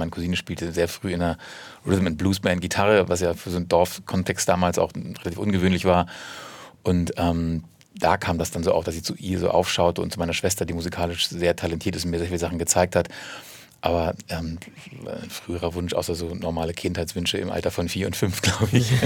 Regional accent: Peine, Lower Saxony, Germany; Ich bin in Niedersachsen geboren, in Peine, also fast schon Zonenrandgebiet, und da bin ich auch aufgewachsen, habe meinen Zivildienst da gemacht und bin dann nach Hildesheim zum Studium gegangen.

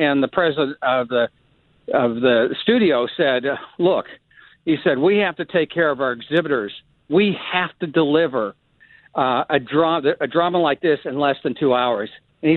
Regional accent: Bloomington, Indiana, United States; Well, I grew up in Bloomington, Indiana.

